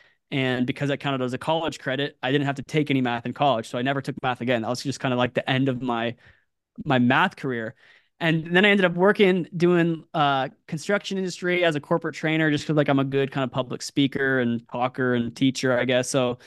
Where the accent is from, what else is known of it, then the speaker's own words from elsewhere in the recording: California, United States; also born or lived in Ethiopia; Yeah, so I'm born and raised in California outside of for 3 years of my childhood. From age 2 to 5, my family was in Ethiopia.